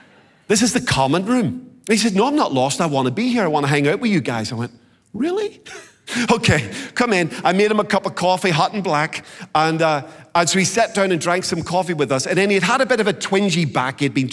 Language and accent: English; United Kingdom; I'm British. We don't do this.